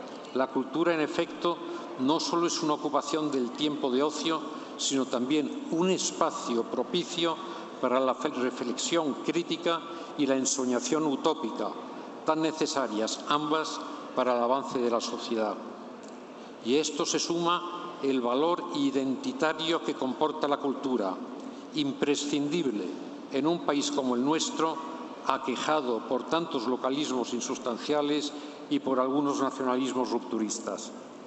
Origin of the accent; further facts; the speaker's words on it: Madrid, Community of Madrid, Spain; born there; En mi caso, nací en Madrid y mis padres y mis cuatro abuelos también nacieron en esta ciudad.